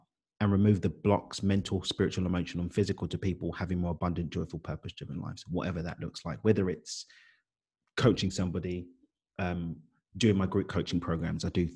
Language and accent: English; London, United Kingdom; Yeah, I was born in East London.